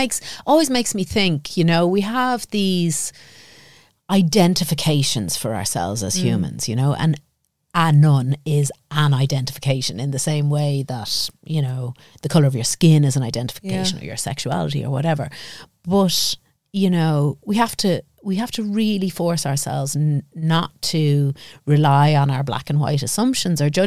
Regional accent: Ballyshannon, County Donegal, Ireland; born there; I was born in Ballyshannon, and the hospital at the time was run by nuns.

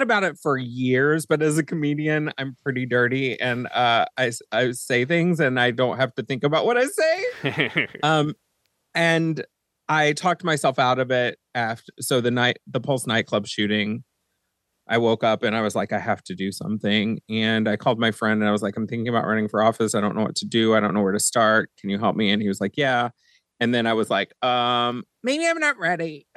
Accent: Texas, United States; And knowing, so I'm originally from Texas, which comes out a little bit like it just did right then, because I've been talking to my family a lot more.

